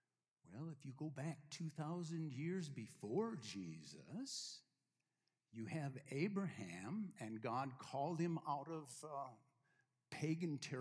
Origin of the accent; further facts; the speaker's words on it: Edgerton, Minnesota, United States; my sister and brother-in-law in my hometown of Edgerton, Minnesota, had a fire in their house.